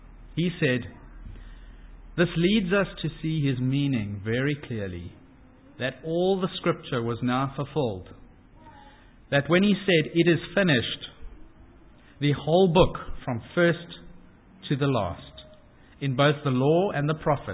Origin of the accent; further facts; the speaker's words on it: Cape Town, Western Cape, South Africa; Closer to my hometown, Cape Town, there is an incomplete overpass motorway that was abandoned over 40 years ago.